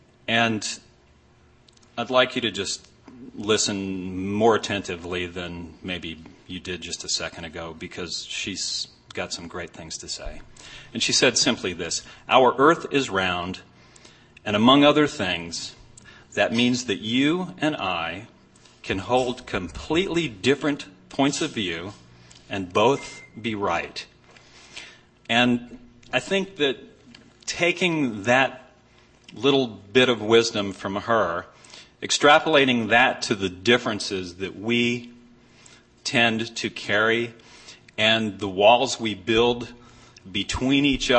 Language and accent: English; New Jersey, United States; I grew up Catholic in New Jersey. I'm Zen Catholic at this point.